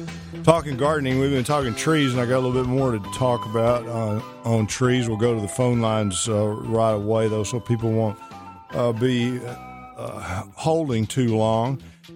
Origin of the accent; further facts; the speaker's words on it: Pittsburgh, Texas, United States; Mount Pleasant, Texas, 10 miles from my hometown of Pittsburgh, Texas